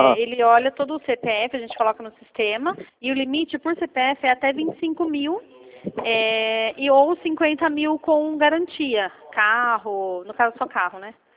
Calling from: Campinas, São Paulo, Brazil; Eu estou falando de Campinas, São Paulo, tá? De São Paulo, mas nós trabalhamos com o Brasil todo, tá?

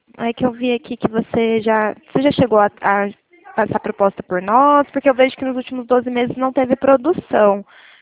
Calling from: Presidente Prudente, São Paulo, Brazil; Eu falo de Presidente Prudente, eu falo direto da Polpa Crédito.

